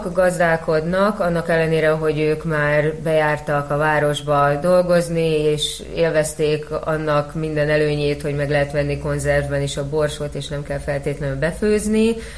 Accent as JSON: {"language": "Hungarian", "town": "Piliscsaba", "region": "Pest", "country": "Hungary", "tie": "born or raised there", "moved": "as an adult", "lives_now": "Budapest, Hungary", "said": "Én Pülis Csabán éltem 25 évet, aztán, amikor férjhez mentem, akkor beköltöztünk a városba, Budapestre, ráadásul a város közepére, az első kerületbe"}